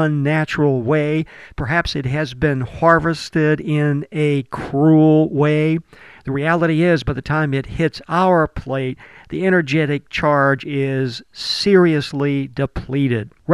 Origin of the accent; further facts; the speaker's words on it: Olympia, Washington, United States; In my hometown of Olympia, Washington, we have a farmer's market.